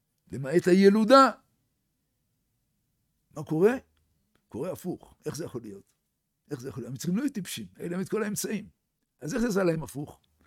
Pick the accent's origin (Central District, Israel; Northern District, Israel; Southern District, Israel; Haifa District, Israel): Southern District, Israel; Halutza; אני בא מאזור חלוצה, כן, חלוצה, חלוצה, עוטף עזה מה שנקרא.